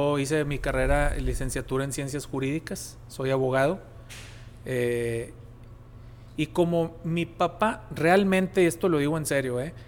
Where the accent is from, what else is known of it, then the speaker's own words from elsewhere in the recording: San Nicolás de los Garza, Nuevo León, Mexico; yo soy un regiomontano, tengo 38 años de edad. Nací y crecí en la colonia Anáhuac de San Nicolás de los Garza. Estudié toda mi primaria y mi secundaria en el Latin American School en Cumbres.